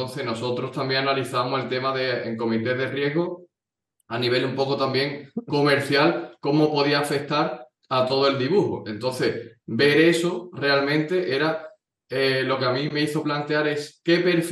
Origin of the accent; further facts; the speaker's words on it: Seville, Andalusia, Spain; also born or lived in Lyon, France / Paris, France; yo soy una persona de Sevilla